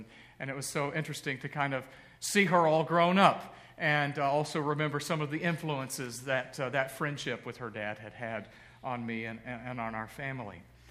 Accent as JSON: {"language": "English", "town": "DeMotte", "region": "Indiana", "country": "United States", "said": "I said, \"Yeah, we're from Indiana, and we're from DeMott.\""}